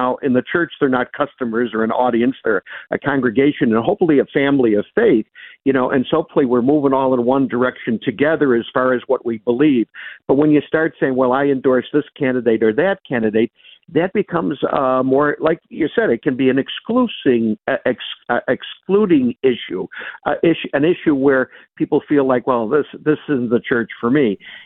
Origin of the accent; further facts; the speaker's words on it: Buffalo, New York, United States; when I was a kid growing up in South Buffalo in the 60s and 70s